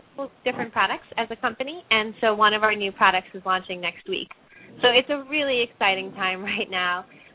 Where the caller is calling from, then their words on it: California, United States; I'm calling in from the Bay Area myself.